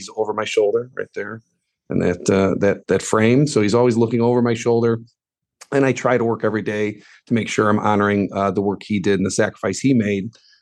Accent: Tinley Park, Illinois, United States; So I grew up in Tinley Park, Illinois, so South Side. My dad was a police officer in Tinley Park.

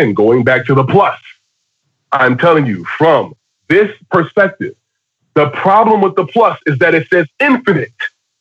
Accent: Miami, Florida, United States; also born or lived in New York / Los Angeles; now in Dallas, United States; I grew up in Miami, Florida. I was born in New York. I lived in L.A. 10 years. I'm telling you, I'm in Dallas, Texas now.

